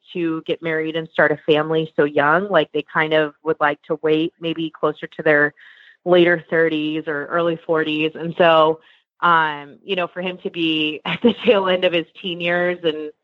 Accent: Delaware, United States; moved away as an adult; now in California, United States; So, I am originally from Delaware. I was born and raised there. And I have one brother. My mom and dad did a good job raising us in such a small state. And anyway, I moved out to California when I was about 19, so about 10 years ago.

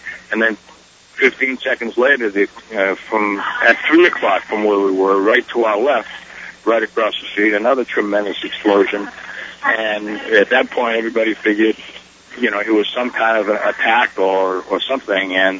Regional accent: Boston, Massachusetts, United States; I grew up in Boston, and this is really the shining event of the city.

